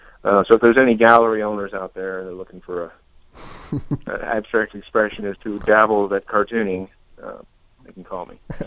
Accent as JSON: {"language": "English", "town": "Denton", "region": "Texas", "country": "United States", "tie": "born or raised there", "lives_now": "Los Angeles, United States", "said": "Yeah, I'm from Texas. I grew up in Denton, Texas, north of Dallas."}